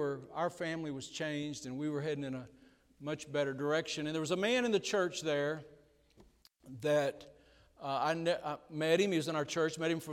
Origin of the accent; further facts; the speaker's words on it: Texas, United States; now in Missouri, United States; technically, we're not originally from Missouri. We're from Texas.